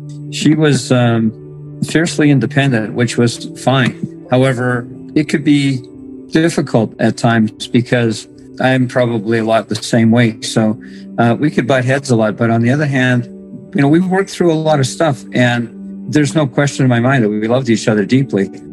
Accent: Morden, Manitoba, Canada; I'm from Morden, Manitoba.

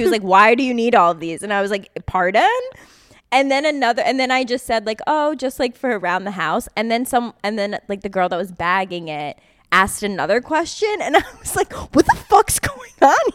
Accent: New York, United States; And as a New Yorker, I just like am not expecting people to talk to me ever

